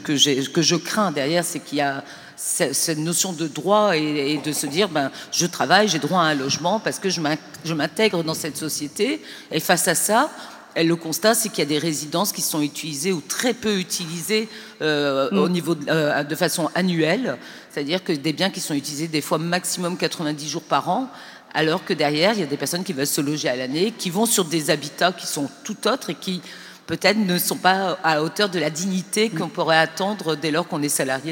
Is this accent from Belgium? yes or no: no; Brittany, France; je suis de Bretagne